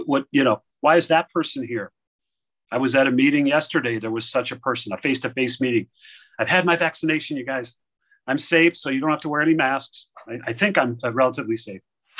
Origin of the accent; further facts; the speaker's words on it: Chicago, Illinois, United States; now in Phoenix, United States; And I'm presently down in Phoenix, Arizona, but I'm originally from Chicago area and from the Chicago area.